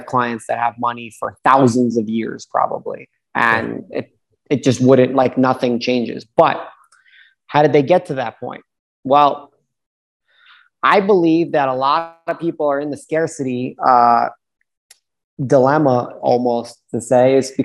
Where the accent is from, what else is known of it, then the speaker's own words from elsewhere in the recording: New York, United States; So, I mean, in growing up in New York, we had the saying crabs in a barrel.